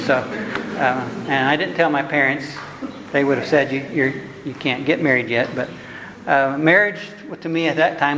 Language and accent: English; Oklahoma City, Oklahoma, United States; I'm a layman from Oklahoma City, a retired engineer there, where I live with Kathy, my wife of 35 years.